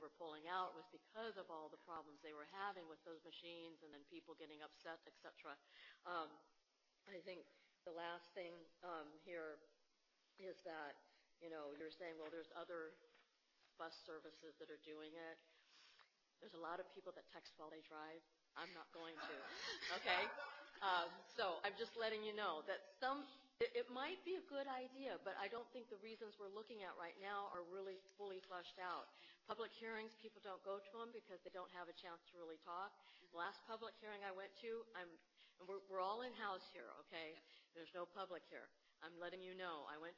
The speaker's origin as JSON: {"language": "English", "town": "Arlington", "region": "Virginia", "country": "United States", "said": "I am from Arlington, Virginia."}